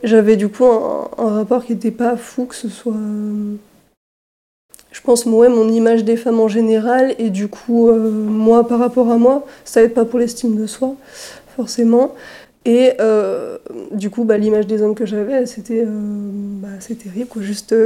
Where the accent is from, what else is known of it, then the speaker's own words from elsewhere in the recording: Lannion, Brittany, France; also born or lived in Spain; Je suis née en Espagne, mais j'ai fait toute ma vie en France. Et j'étais sur Lannion, dans les Côtes d'Armor, du coup, avec mes parents